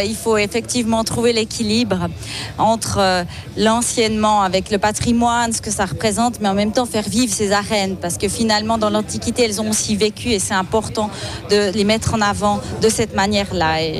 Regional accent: Avenches, Vaud, Switzerland; vivre ça ici, chez moi à Avenches

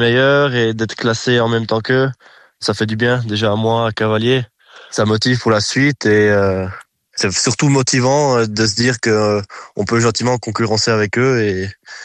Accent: Jura, Switzerland; Genève et Bâle, c'est des concours où on aime en tant que Suisse particulièrement monter, en tant que Jurassien

